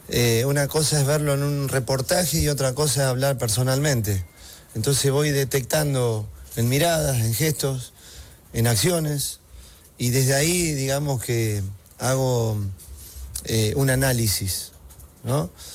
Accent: Argentina; y más siendo argentino

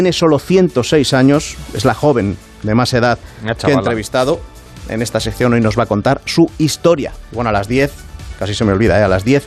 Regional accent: Castilla-La Mancha, Spain; Pues mira, yo que soy de La Mancha no te voy a decir que no.

